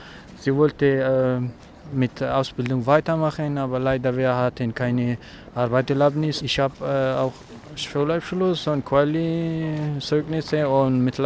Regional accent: Afghanistan; German is a second language; now in Germany; ich komme aus Afghanistan und ich gehöre von einer Minderheit ethnischen Volkestamme. Unsere Volkestamme heißt Hazara.

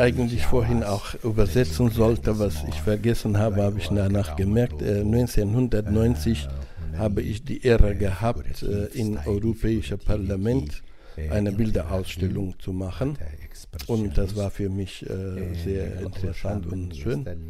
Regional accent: Sulaymaniyah, Sulaymaniyah Governorate, Iraq; born there; German is a second language; moved away as an adult; Ich bin in Kurdistan geboren, in Stadt Süleymaniye am 1.7.47.

